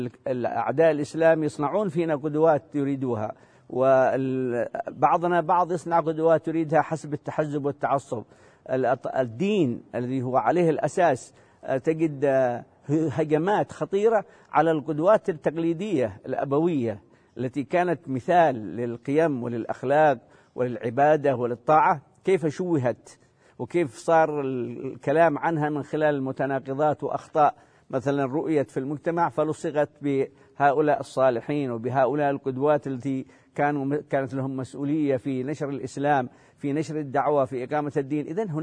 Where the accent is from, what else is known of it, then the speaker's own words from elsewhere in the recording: Hadhramaut, Yemen; وهم قدوة عندنا في حضرموت